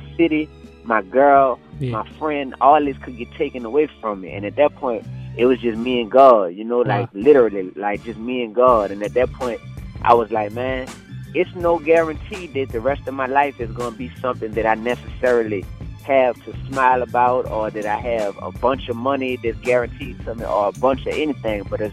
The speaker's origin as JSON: {"language": "English", "town": "New Orleans", "region": "Louisiana", "country": "United States", "tie": "born or raised there", "said": "Man, you know, I grew up in New Orleans, Louisiana, so I like to compare it to a jungle."}